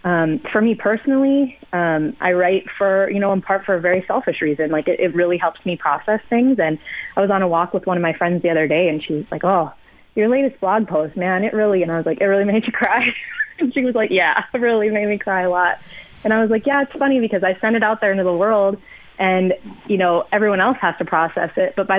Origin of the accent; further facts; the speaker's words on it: United States; now in Canada; We're both American, also permanent residents here in Canada.